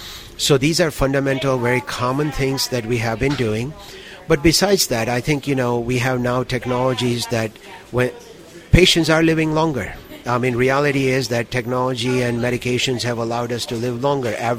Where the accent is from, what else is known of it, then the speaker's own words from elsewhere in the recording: Texas, United States; And I grew up in Texas. I went to a good institution.